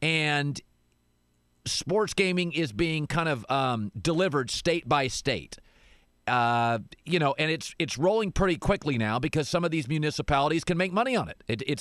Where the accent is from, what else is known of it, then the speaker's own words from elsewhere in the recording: Seattle, Washington, United States; When I was a kid growing up in Seattle, you did everything at the Kingdome.